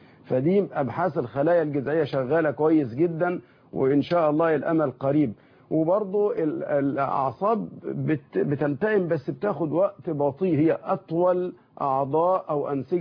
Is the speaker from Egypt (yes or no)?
yes; Egypt; ياريتنا إحنا كمصريين نستوعبها